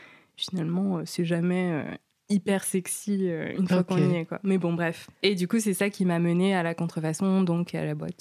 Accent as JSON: {"language": "French", "town": "Saint-Germain-en-Laye", "region": "Île-de-France", "country": "France", "said": "Alors, j'ai 28 ans, ouais. Je viens de Saint-Germain-en-Laye, ouais. Petite banlieue chic de Paris."}